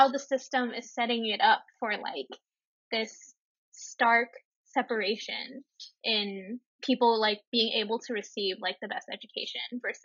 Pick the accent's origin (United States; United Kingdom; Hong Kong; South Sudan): Hong Kong; growing up in Hong Kong, I didn't really know people who like really cared about social justice